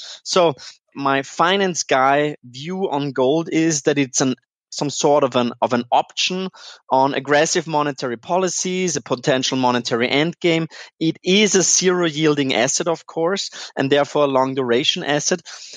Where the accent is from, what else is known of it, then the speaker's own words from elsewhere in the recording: Vienna, Austria; born there; accent: Austrian; English is a second language; As you can hear, perhaps I'm not only, I've got an Austrian accent, so I was born in Vienna